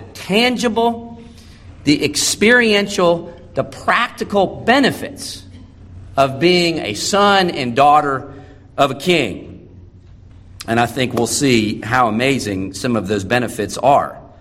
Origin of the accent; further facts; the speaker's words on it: the Carolinas, United States; I'm from the Carolinas, and we never experienced a white Christmas.